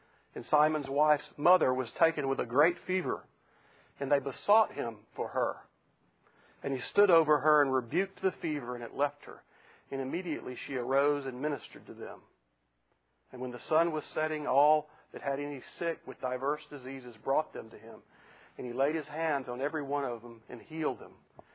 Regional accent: Louisiana, United States; growing up in Louisiana where it was Roman Catholicism was rampant

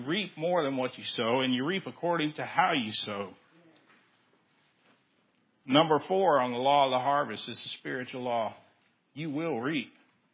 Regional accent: Texas, United States; I'm from Texas.

